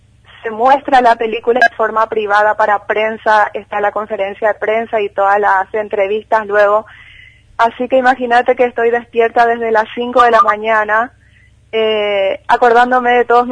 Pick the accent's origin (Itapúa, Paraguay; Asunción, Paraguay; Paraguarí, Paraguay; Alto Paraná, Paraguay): Asunción, Paraguay; moved away as an adult; also born or lived in General Artigas; now in Buenos Aires, Argentina; General Artigas se llama el lugar, está a 360 kilómetros de Asunción, ahí nací, luego estudié parte de la primaria y la secundaria en Asunción y luego me vine a Buenos Aires a estudiar a la universidad.